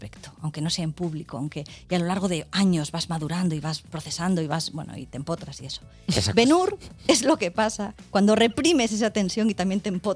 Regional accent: Basque Country, Spain; yo vengo del País Vasco y encima de un colegio femenino

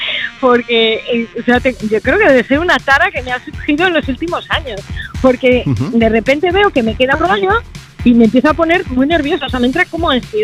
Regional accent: Madrid, Community of Madrid, Spain; Yo soy de Madrid.

